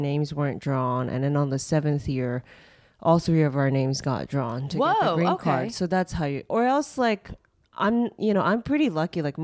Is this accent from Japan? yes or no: yes; Japan; English is a second language; So I had to learn English. I learned Mandarin too because my uncle is Taiwanese. I'm half Taiwanese and half Japanese. But when I was in Japan, I never had to, you know, speak Mandarin. It was just Japanese.